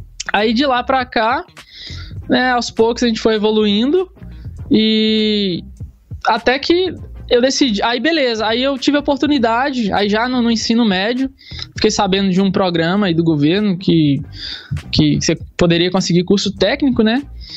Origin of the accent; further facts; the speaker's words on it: Dom Cavati, Minas Gerais, Brazil; now in Caratinga, Brazil; Então, eu sou de Dom Cavate. É uma cidade bem no interior de Minas Gerais. Deve ter em média aí uns 6 mil habitantes, não sei. É aqui, é bem próximo onde eu moro hoje, que é Caratinga. Fica 50 quilômetros.